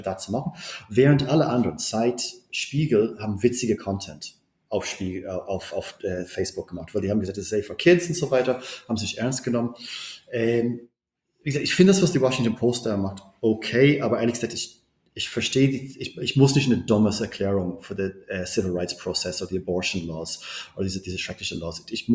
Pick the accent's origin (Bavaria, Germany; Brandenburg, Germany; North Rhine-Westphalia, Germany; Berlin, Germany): Berlin, Germany; Ich bin Berliner